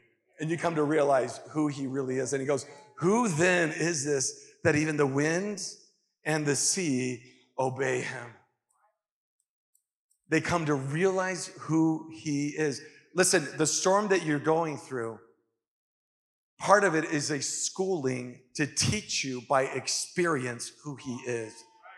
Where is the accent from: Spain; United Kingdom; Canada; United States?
Spain; Las Palmas, Canary Islands; You know, I grew up in the Canary Islands, Spain.